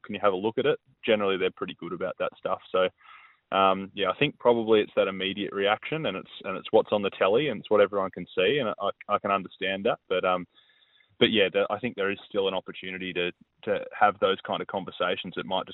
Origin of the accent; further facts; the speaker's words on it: Devonport, Tasmania, Australia; When I went to my first footy club, was Devonport Footy Club, my hometown.